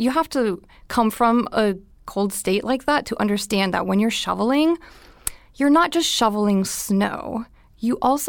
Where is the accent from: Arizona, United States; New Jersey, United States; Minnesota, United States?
Minnesota, United States; I was born and raised in Minnesota. I have a huge family. I have three brothers and three sisters.